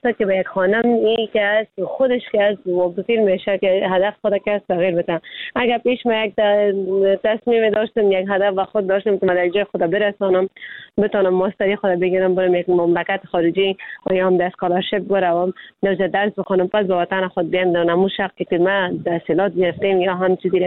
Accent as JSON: {"language": "Persian", "country": "Afghanistan", "said": "چون ما خود ما افغان هستیم میفهمیم همه چیزه"}